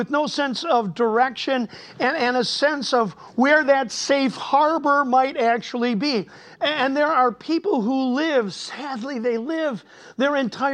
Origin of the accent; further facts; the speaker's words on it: Cleveland, Ohio, United States; born or raised there